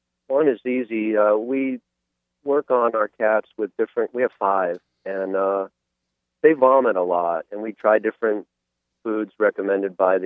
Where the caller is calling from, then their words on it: Tarpon Springs, Florida, United States; I'm from Tarpon Springs.